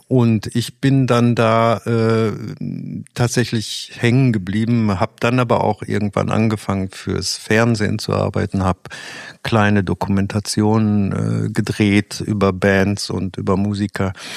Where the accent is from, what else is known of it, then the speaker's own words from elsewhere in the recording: Recklinghausen, North Rhine-Westphalia, Germany; also born or lived in Berlin; Also ursprünglich komme ich aus Recklinghausen, das ist ziemlicher Ruhrpott, und ich kannte zu der Zeit nichts anderes und dachte, ich muss mal hier raus, ich muss mal was anderes sehen, und da hat es mich nach Berlin verschlagen.